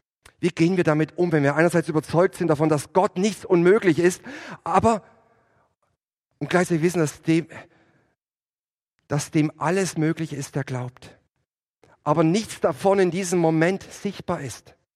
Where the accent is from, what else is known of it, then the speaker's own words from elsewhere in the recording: Würzburg, Bavaria, Germany; wir kommen aus Bayern, Würzburg ist immer schön alles aufgeräumt